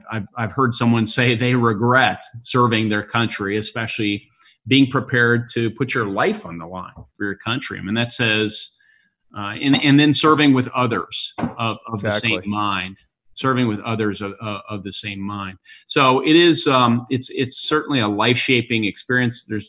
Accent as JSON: {"language": "English", "region": "Indiana", "country": "United States", "said": "You know, you came from New Jersey. I came from Indiana."}